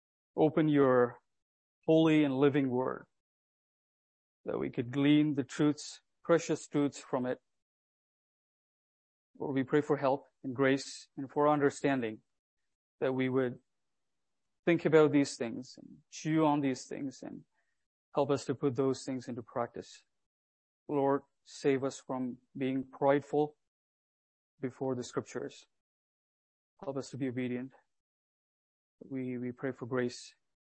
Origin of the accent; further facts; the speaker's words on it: South India, India; now in West Bank, Canada; I love the ocean and the beach and shorelines because I grew up in a small coastal town in South India.